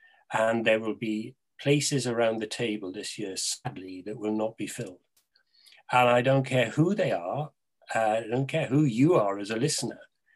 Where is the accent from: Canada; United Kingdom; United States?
United Kingdom; Wales; I have 2 sets of 6 words, being a Welshman.